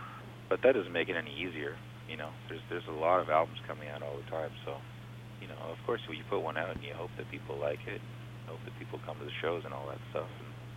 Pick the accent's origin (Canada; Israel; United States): Canada; I'm lucky that I come from Canada and we have a lot of subsidies for the arts and things like